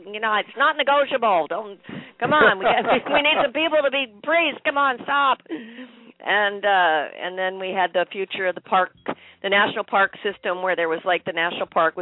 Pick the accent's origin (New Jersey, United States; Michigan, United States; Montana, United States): Montana, United States; also born or lived in Texas / Arizona; Well, I was born in Texas, and then but I didn't really stay there. My dad was a mining engineer. So I grew up in Montana